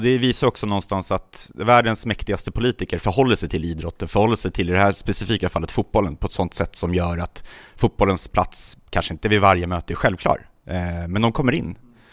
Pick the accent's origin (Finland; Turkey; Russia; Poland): Turkey; Gaziantep; now in Sweden; en lokal liga i Gaziantep, som min hemstad i Turkiet.